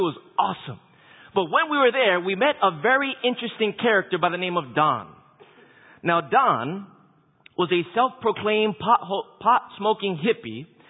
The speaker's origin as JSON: {"language": "English", "region": "Hawaii", "country": "United States", "tie": "born or raised there", "said": "I remember growing up in Hawaii, my greatest fear was sharks. I remember growing up on the beach and going surfing and whatnot"}